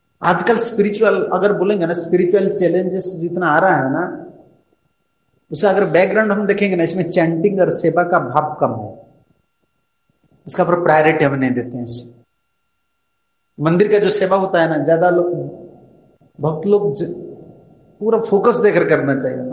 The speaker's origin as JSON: {"language": "Hindi", "region": "Odisha", "country": "India", "said": "मैं आपसे, मैं उड़ीसा आदमी हूं, मैं उड़िया आदमी हूं"}